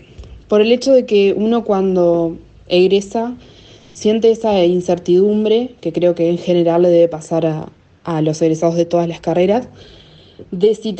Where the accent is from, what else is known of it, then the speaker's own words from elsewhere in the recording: Colonia del Sacramento, Colonia, Uruguay; moved away as an adult; now in Tacuarembó, Uruguay; en mi caso en particular, soy de Colonia del Sacramento y me tuve que mudar a Tacuarembó para poder cursar la carrera.